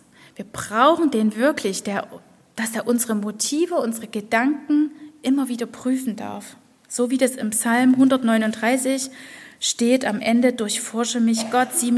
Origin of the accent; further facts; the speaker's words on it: Chemnitz, Saxony, Germany; ich bin ja hier aufgewachsen in Chemnitz